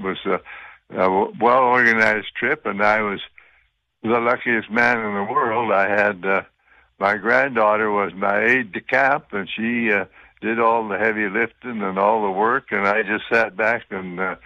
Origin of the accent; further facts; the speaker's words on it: Drinkwater, Saskatchewan, Canada; my father homesteaded out in that Drinkwater area, and that's along the 39 Highway between Rollo and in that area there.